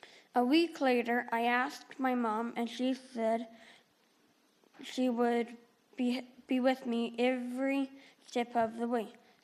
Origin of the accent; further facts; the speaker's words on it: Linden, Alberta, Canada; also born or lived in Three Hills; I was born on April 23rd, 2006, in Three Hills, and I grew up here in Linden.